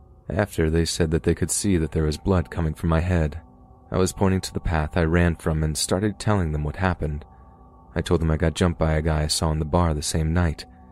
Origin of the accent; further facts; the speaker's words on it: Sweden; I'm from Sweden. When I was about 12, I had sleep paralysis.